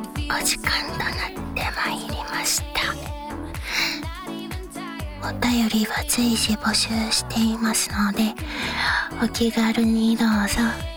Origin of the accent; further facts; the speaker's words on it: Hokkaido, Japan; born there; 北海道生まれなもので。